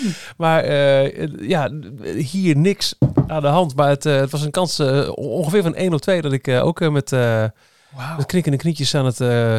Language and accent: Dutch; Overijssel, Netherlands; Ik kom van oorsprong uit Twente, dus daar woont nog het grootste bulk